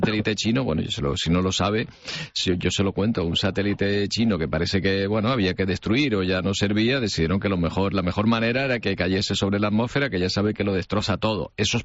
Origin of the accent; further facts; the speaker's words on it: San Cristóbal de La Laguna, Canary Islands, Spain; Yo que soy lagunero, vivirían de Lagún, ¿no?